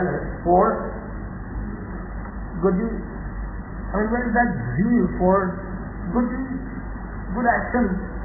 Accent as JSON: {"language": "English", "town": "Coimbatore", "region": "Tamil Nadu", "country": "India", "tie": "born there", "said": "My elder sister got married in Coimbatore. And I was born in Coimbatore as a young teenager."}